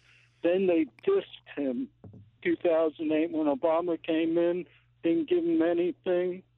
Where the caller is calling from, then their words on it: East Clarendon, Vermont, United States; Yes, I'm calling from East Clarendon, Vermont.